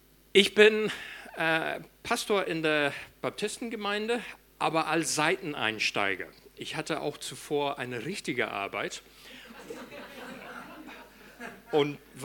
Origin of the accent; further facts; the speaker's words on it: England, United Kingdom; German is a second language; now in Germany; Also ich bin Brite, Engländer, kann man nichts Verkehrtes sagen bei mir, und auch inzwischen Deutsche.